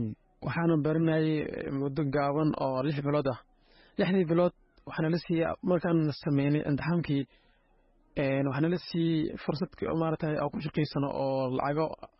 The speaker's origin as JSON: {"language": "Somali", "town": "Bu'aale", "region": "Middle Juba", "country": "Somalia", "tie": "born there", "also_born_or_lived": "Dagahaley, Kenya", "moved": "yes", "said": "ku waa dheer casir libiste waxaan ku dhashay Buare Jubada Dhexe waxaan ka soo baxnay Buare abaar darteed"}